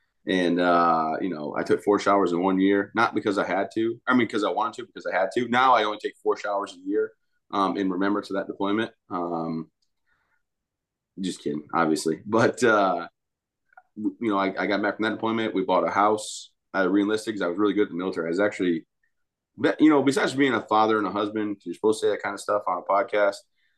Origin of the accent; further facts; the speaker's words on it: Michigan, United States; I was from Michigan, and, you know, I was able to live down the road from family.